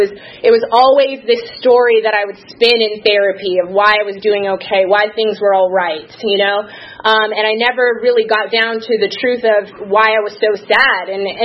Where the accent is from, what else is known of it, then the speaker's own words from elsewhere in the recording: Los Angeles, California, United States; So, born and raised in Los Angeles. I essentially lived in the Beverly Hills, Brentwood area.